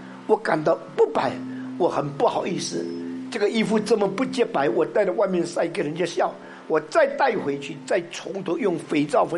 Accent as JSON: {"language": "Chinese", "country": "Indonesia", "tie": "born or raised there", "also_born_or_lived": "Southern China", "said": "因为我在中国南方生长，我们在这个印尼长大，是炎热的这一个热带赤道的这个气候，所以没有看过雪。"}